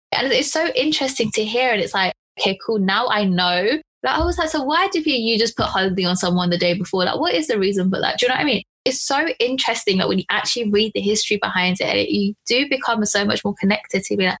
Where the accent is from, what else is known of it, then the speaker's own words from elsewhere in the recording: United Kingdom; Growing up, I understand why we learned about British history. We're from Britain.